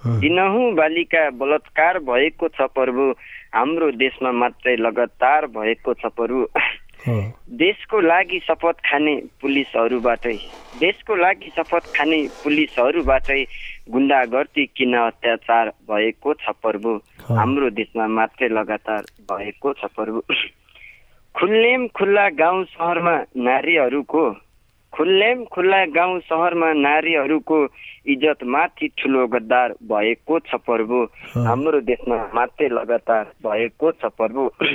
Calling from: Mayatal, Karnali Province, Nepal; चौकुने pass मायादालदेखि

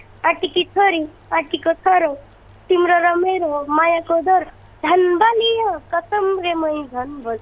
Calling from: Netachok, Karnali Province, Nepal; सुर्खेतको नेताचोकबाट

